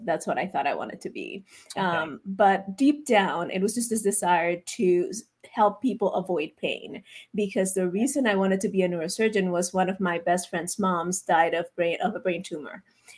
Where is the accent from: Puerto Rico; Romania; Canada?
Puerto Rico; San Juan; now in Florida, United States; No, I was actually born and raised in Puerto Rico. I've only been living in Florida for 9 years.